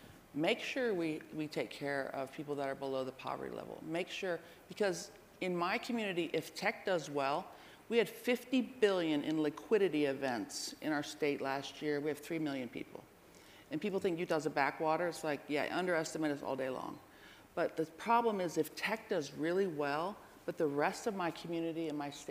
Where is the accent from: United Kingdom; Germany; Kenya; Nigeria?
Germany; Heidelberg, Baden-Württemberg; now in United States; I grew up in Heidelberg, by the way.